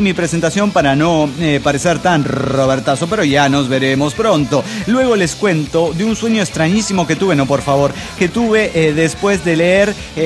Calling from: Avenal, California, United States; de Avenal, California, USA.

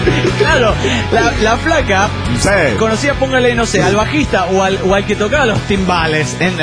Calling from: Mexico City, Mexico; del DF mexicano.

